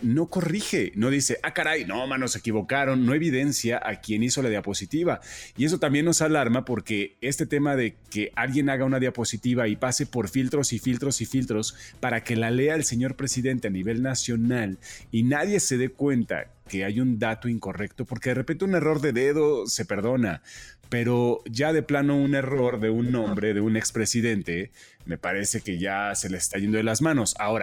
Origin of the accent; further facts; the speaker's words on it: Mexico; porque somos mexicanos, claro que sí.